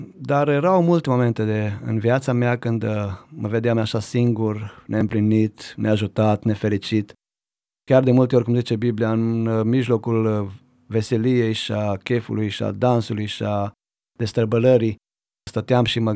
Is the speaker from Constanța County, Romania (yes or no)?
no; Uivar, Timiș County, Romania; la Uivar, satul meu natal.